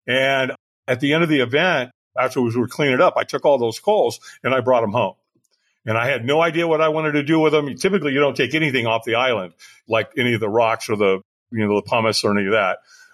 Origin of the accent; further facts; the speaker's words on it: Long Beach, California, United States; also born or lived in Hollywood, United States; You know, I was born in Hollywood, raised in Long Beach. So I used to go to Catalina almost every summer.